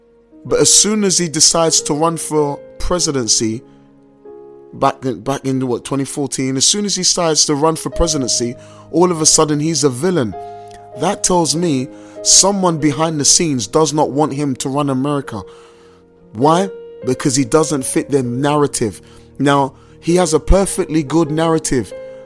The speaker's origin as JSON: {"language": "English", "region": "England", "country": "United Kingdom", "said": "as you can tell by my accent, I live in London, England. I'm an Englishman"}